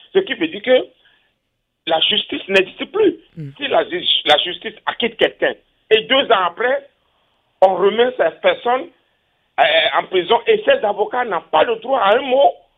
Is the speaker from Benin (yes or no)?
yes; Benin; je parle en tant que Béninois, ce qui se passe aujourd'hui dans ce pays.